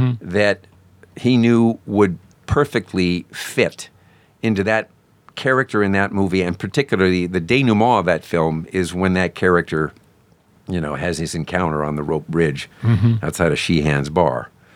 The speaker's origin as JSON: {"language": "English", "region": "California", "country": "United States", "tie": "born or raised there", "said": "But I'm born and raised in California, mm-hmm. so that's as far west as you can get, unless you're talking Hawaii."}